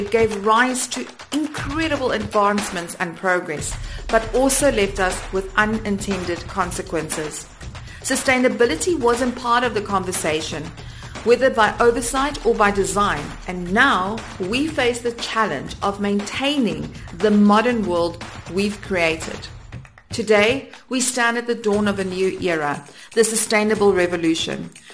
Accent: South Africa; we're from South Africa

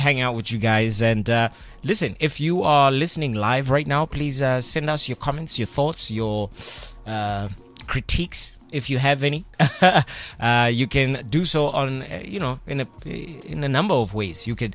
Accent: Midlands, United Kingdom; In fact, what I learned by growing up in Midlands

